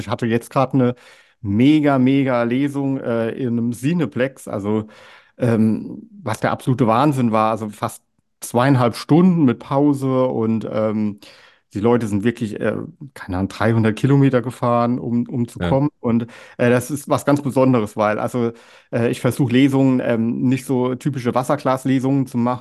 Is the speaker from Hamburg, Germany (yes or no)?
yes; Hamburg, Germany; ich bin ja aus Hamburg hierher gezogen.